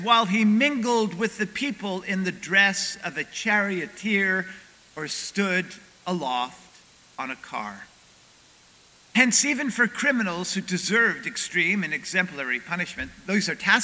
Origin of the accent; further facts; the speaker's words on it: Montreal, Quebec, Canada; I'm originally from Montreal, where that team used to be, because they used to be the Montreal Expos